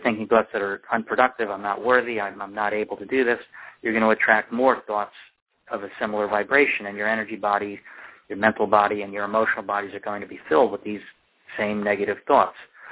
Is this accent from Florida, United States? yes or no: yes; Fort Lauderdale, Florida, United States; he was from Tampa and I was from Fort Lauderdale